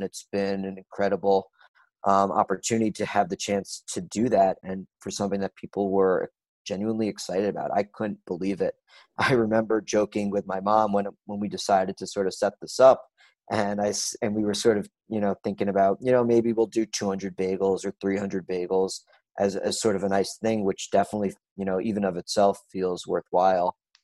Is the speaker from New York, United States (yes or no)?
yes; New York, United States; So as a New Yorker, I grew up on bagels every single day.